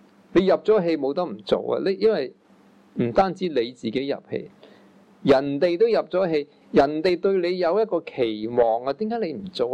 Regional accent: Guangdong, China; 我们中国人广东人就用广东话去砌造概念，用广东的语言去砌造句子，

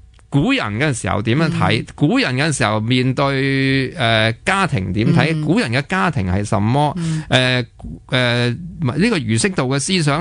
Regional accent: Hong Kong; 嗯、但我哋香港人係有嘅。

